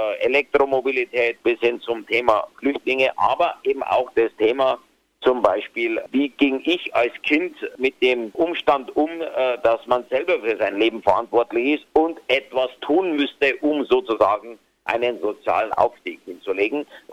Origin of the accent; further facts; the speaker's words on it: Bavaria, Germany